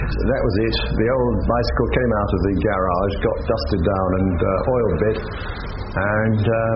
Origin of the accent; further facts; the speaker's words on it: East of England, United Kingdom; I was brought up in Norfolk, which is very flat.